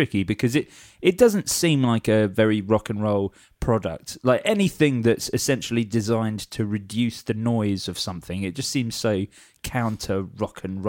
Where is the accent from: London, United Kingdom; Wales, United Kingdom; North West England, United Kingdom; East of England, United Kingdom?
East of England, United Kingdom; Watford; I'm from Watford